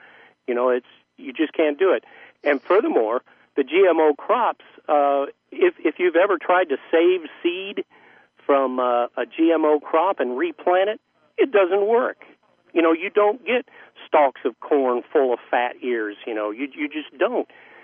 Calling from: the South, United States; I know I'm calling from the South. The South is where cotton used to be grown, and it was the home of the textile industry.

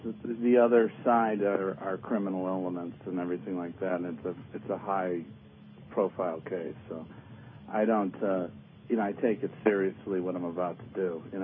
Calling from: Cleveland, Ohio, United States; Calling from Cleveland, Ohio.

